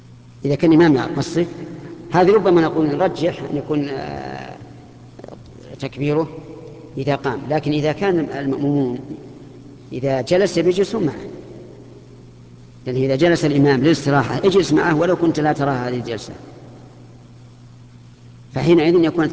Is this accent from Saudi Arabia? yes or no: yes; Saudi Arabia; لا سيما الذي في بلادنا السعودية.